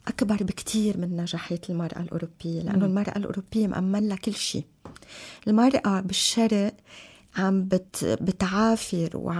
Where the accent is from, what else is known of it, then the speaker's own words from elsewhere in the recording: Lebanon; وانا اكيد كلبنانية عندي هيدا اذا بدي كل جانب